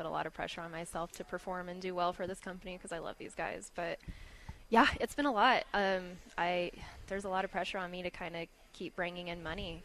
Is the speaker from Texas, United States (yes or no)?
no; Garden City, Kansas, United States; now in Colorado, United States; I've lived here for 20 years now, which is crazy. Yeah. But I'm originally from Kansas.